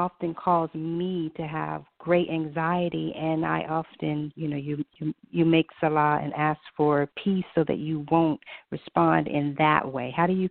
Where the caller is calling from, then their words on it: Virginia, United States; Wa alaikum salam. … from Virginia.